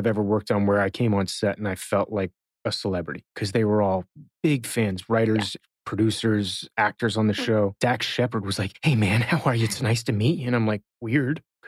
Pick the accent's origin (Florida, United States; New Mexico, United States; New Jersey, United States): Florida, United States; Miami; I'm a half Jewish guy from Miami. I'm not from Texas.